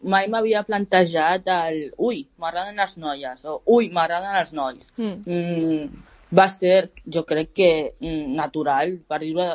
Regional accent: Catalonia, Spain; Sóc catalana

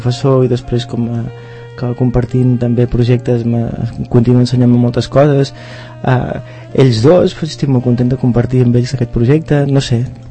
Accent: Catalonia, Spain; moved away as an adult; now in Barcelona, Spain; jo vaig estar aquí a Barcelona, jo soc del Penedès, però vaig venir... ja de gran

